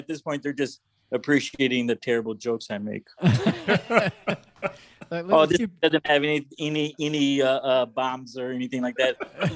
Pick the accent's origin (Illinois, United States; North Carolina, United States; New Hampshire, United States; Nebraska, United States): Illinois, United States; Arlington Heights; We lived in the city, and then eventually we moved out into the suburbs from Northburg to Arlington Heights.